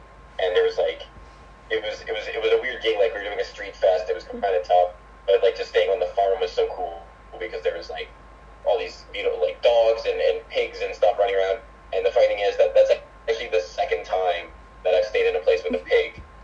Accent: Canada; oh, well, I guess I won't be famous because I'm Canadian and we don't help our people be famous.

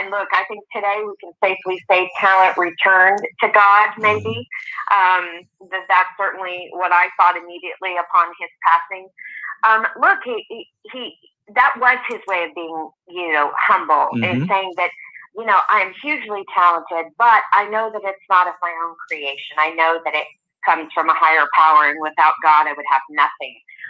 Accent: Sacramento, California, United States; I also think of back in my home state, my hometown of Sacramento, where he got his start in radio.

